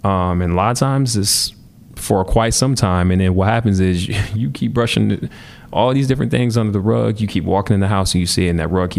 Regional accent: Milwaukee, Wisconsin, United States; that's something that I've realized in growing up in Milwaukee

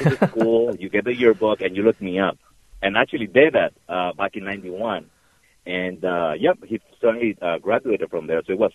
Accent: The Bronx, New York, United States; And I said, actually, I was raised in the Bronx, New York.

